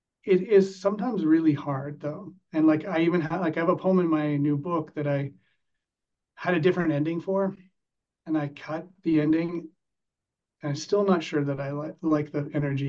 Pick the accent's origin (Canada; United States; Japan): Canada; British Columbia; I grew up on Vancouver Island